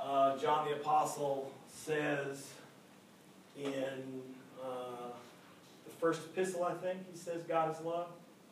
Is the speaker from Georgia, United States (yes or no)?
no; Waxahachie, Texas, United States; when I was growing up in Waxahachie, Texas